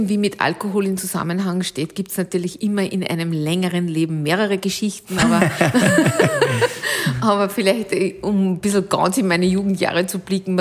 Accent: Alkoven, Upper Austria, Austria; Also meine Heimatgemeinde heißt Alkofen

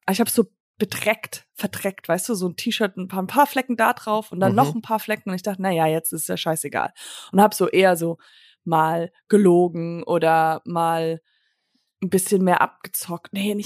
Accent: United States; ich bin in Amerika halt aufgewachsen

